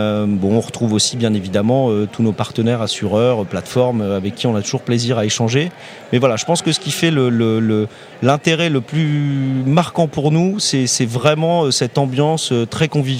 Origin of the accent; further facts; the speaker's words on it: Paris, Île-de-France, France; Alors, ce n'est pas parce qu'on est parisien et que c'est à côté de chez nous.